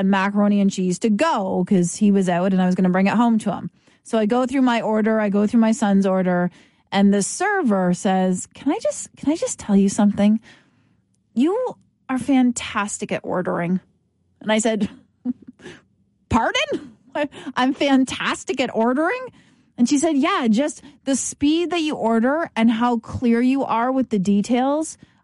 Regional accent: Canada; Sometimes we are so Canadian, it absolutely hurts.

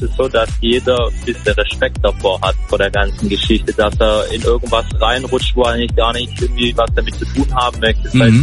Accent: Baden-Württemberg, Germany; Aus Baden-Württemberg, in der Nähe von Stuttgart.

